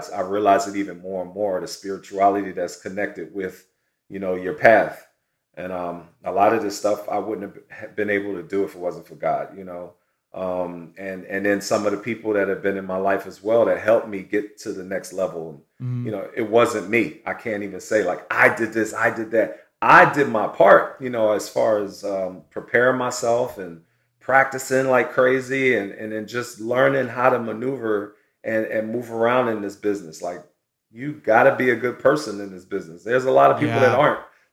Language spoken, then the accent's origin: English; Philadelphia, Pennsylvania, United States; we grew up in Philly. All of us grew up playing in Philly together.